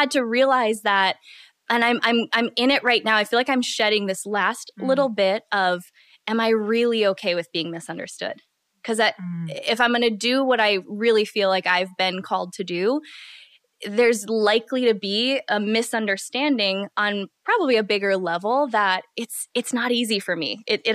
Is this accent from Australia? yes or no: no; United States; And I'm from the Midwest.